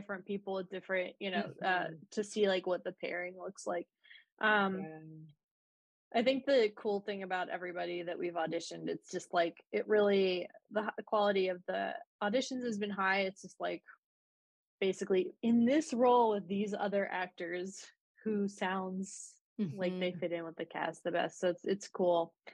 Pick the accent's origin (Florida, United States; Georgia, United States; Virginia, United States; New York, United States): Virginia, United States; But it was really prevalent, like where we grew up too in Virginia.